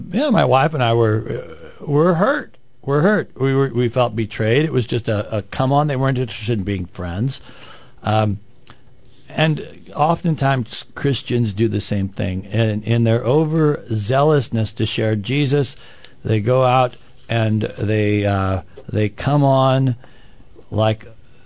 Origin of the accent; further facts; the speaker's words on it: St. Louis, Missouri, United States; I told them I was from St. Louis, and they got our address